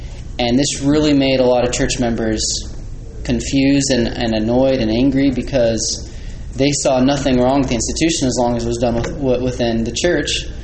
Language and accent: English; St. George, Utah, United States; I'm from St. George.